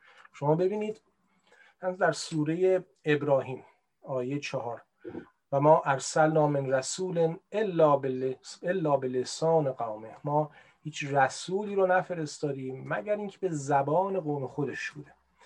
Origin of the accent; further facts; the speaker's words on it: Iran; ما ایرانی هستیم، عرب نیستیم و قرآن رو به عنوان کتاب هدایتمون پذیرفتیم. تاریخ ما رو مسلمان کرده